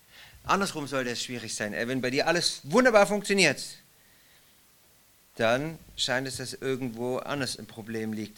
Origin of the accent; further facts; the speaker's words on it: Swabia, Germany; Ich bin ein Schwabe, deswegen. Ich bin Schwabe